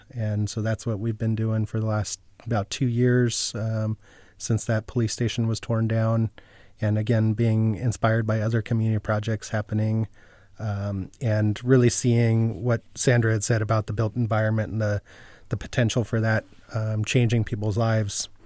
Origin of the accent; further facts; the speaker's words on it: Fresno, California, United States; The neighborhood I grew up in has 0.4 acres per 1,000 residents.